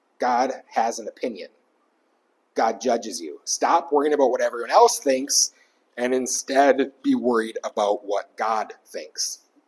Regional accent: United States; the easiest one as an American to bring up right now

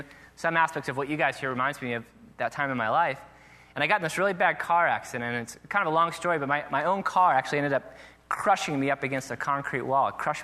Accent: Ireland; I'm Irish. It'll be fine.

